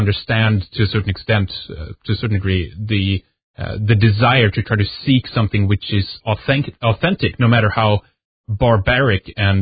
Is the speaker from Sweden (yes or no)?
yes; Sweden; English is a second language; I remember growing up in Sweden and feeling very, how do I put it?